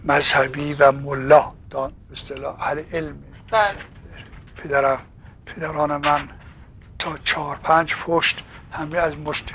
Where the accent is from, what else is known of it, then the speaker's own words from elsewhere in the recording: Tehran, Tehran Province, Iran; also born or lived in France; در محله سنگلج به دنیا آمدم در 1297 شمسی.